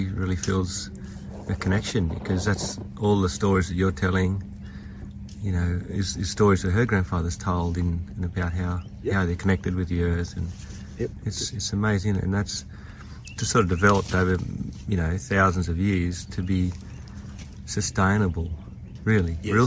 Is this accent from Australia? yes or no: yes; Australia; I suppose I'm Australian because that's just, you know, that's me.